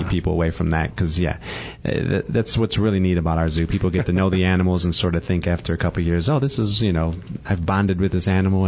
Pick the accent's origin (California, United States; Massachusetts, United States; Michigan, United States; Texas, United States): Michigan, United States; I'm from Michigan, so that's, you know